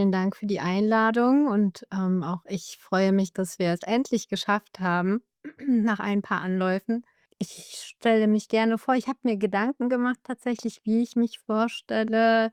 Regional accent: Izmir, İzmir, Turkey; Ich komme auch aus der Türkei, bin in Izmir geboren, in der Türkei. Ich bin Enkelkind von muslimischen Einwanderern aus dem Balkan.

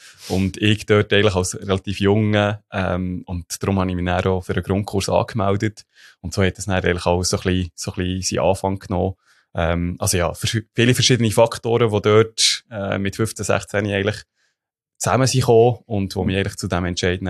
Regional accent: Ittigen, Bern, Switzerland; born or raised there

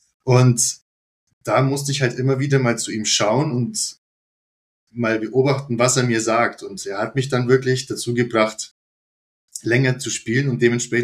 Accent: Augsburg, Bavaria, Germany; den ich ja als Augsburger seit der Kindheit kenne

